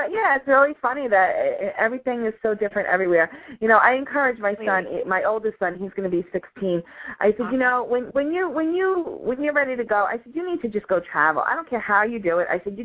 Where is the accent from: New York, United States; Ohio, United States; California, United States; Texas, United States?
New York, United States; Yonkers; moved away as an adult; also born or lived in Fort Lauderdale; now in Buffalo, United States; I grew up in Yonkers, New York. And then when I got older, I moved to Florida, and I lived in Fort Lauderdale area.